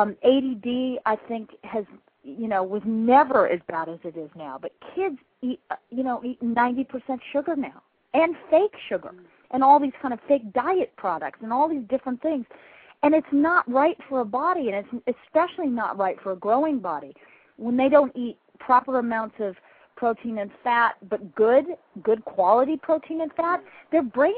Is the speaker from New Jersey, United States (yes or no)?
no; Idaho, United States; Even though we grew up in Idaho, we ate really well.